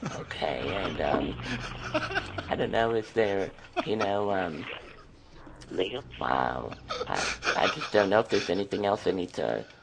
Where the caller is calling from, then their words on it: Wisconsin, United States; From Wisconsin.